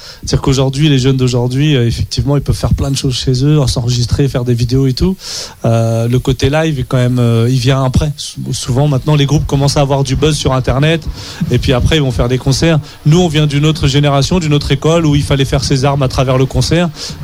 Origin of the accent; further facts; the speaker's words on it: Brittany, France; un concert chez moi en Bretagne